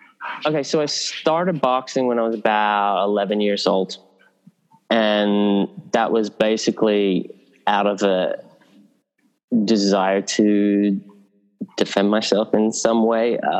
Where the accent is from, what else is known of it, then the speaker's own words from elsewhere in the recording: Sydney, New South Wales, Australia; I was, you know, a kid growing up in Northern Beaches in Sydney.